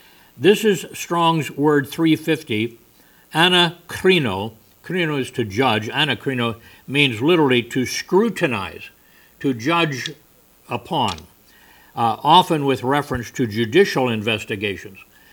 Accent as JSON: {"language": "English", "country": "United States", "said": "Now, being an American, the whole concept of being noble is an unusual concept to me."}